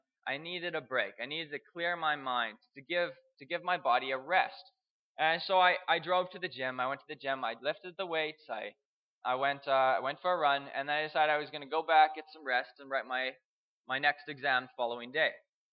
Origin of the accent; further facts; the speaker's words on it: Winnipeg, Manitoba, Canada; I am from Winnipeg, Manitoba. I am 22 years old.